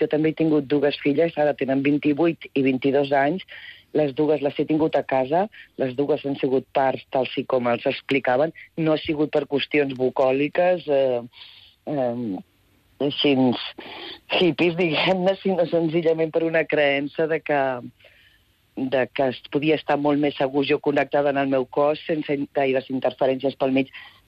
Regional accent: Barcelona, Catalonia, Spain; now in Palma, Spain; Ara mateix a Palma, soc de Barcelona.

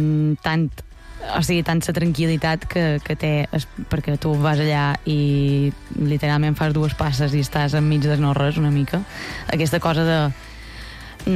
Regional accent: Lloret de Vistalegre, Balearic Islands, Spain; el centre de Mallorca, que és Lloret, que és el meu poble.

